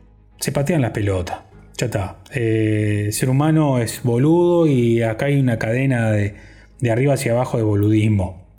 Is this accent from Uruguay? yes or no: yes; Uruguay; algunas cositas que me molestan como todo uruguayo